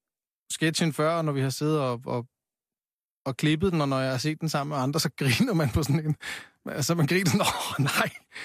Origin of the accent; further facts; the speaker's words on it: Copenhagen, Capital Region of Denmark, Denmark; jeg er vokset op på Amager